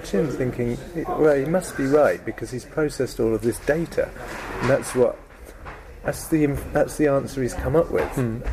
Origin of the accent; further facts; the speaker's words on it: Portsmouth, South East England, United Kingdom; I grew up in Portsmouth, and they did, I remember there was a careers advice person that came to the school